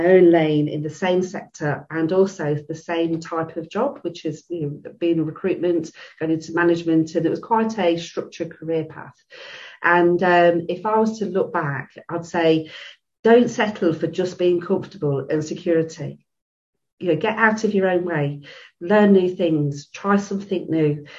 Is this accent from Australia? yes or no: no; United Kingdom; I grew up in the Thatcher years here in the UK.